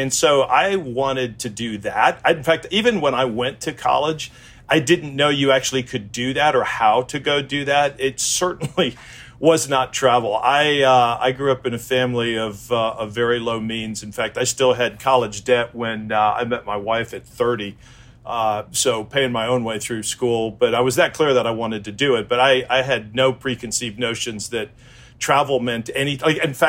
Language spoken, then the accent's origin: English; Chicago, Illinois, United States; So I grew up in Chicago.